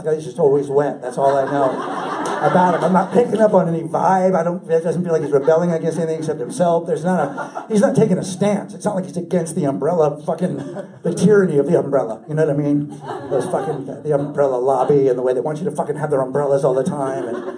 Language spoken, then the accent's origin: English; California, United States; Why? I'm from California.